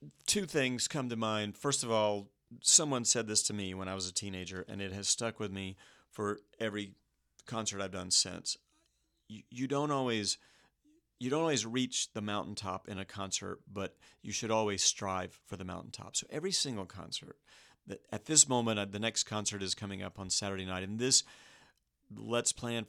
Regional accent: the Carolinas, United States; I am from the Carolinas originally

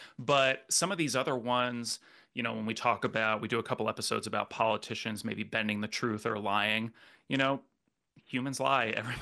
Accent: Rhode Island, United States; I'm originally from Rhode Island, and we have our own set of scandalous politicians from when I was growing up

